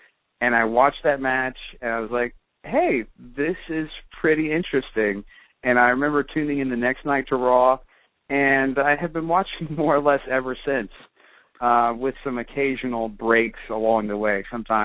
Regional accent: Moundville, Alabama, United States; I had a friend growing up in Moundville that was like crazy into wrestling

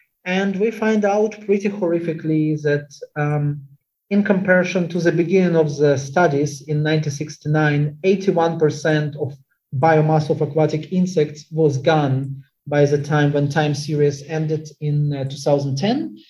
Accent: Chernihiv, Chernihiv Oblast, Ukraine; But I'm from Chernigiv. That's a ancient provincial town at the Russian border

